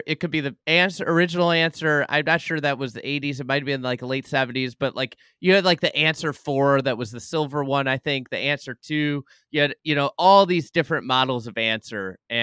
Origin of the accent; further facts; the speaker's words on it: Lake Bluff, Illinois, United States; And I grew up in Lake Bluff, Illinois, north of Chicago